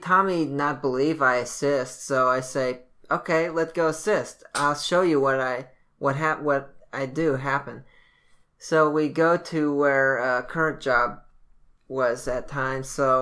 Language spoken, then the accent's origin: English; United States; And I take offense because I'm like, no, I'm American. I speak perfect English.